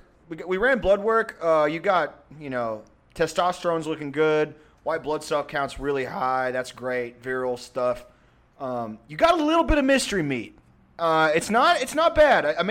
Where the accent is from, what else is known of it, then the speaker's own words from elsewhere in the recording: the South, United States; We thought about because we're all like from the South.